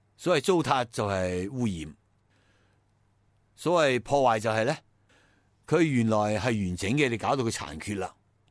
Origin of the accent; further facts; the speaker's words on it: Taiwan; 那另外呢，拿我们台湾来讲，我们台湾人对环保的观念还是很模糊的。